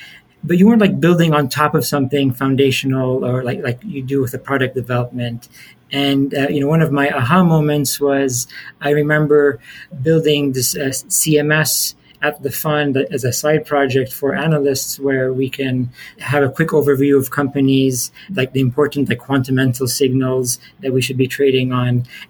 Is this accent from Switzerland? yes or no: yes; Switzerland; I grew up in Switzerland, where there wasn't even like access to like doing things like AP exams. It was like a British system.